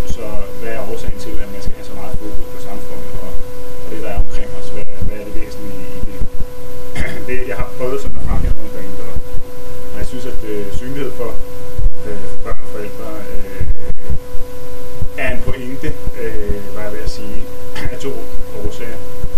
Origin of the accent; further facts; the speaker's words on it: Pakistan; udover det, så er jeg fra Pakistan